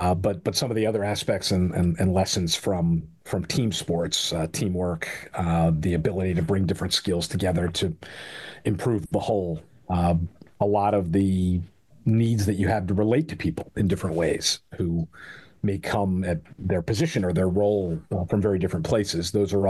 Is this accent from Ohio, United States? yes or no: no; Philadelphia, Pennsylvania, United States; I am from the Mount Airy section of Philadelphia, Northwest Philadelphia, and I'm an only child.